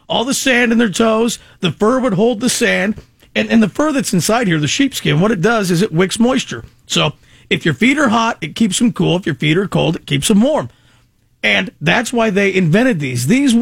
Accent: California, United States; We grew up in California.

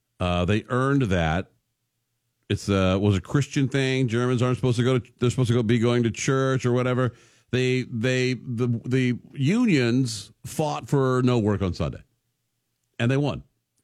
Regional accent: Texas, United States; I mean, I can remember growing up in Texas with blue laws.

